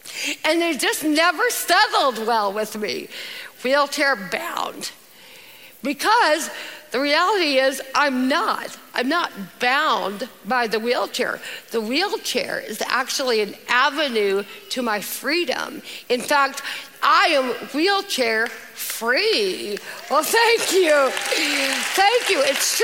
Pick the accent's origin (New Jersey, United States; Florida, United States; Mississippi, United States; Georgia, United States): Georgia, United States; Athens; I grew up in Athens, Georgia, married my college sweetheart in November of 2004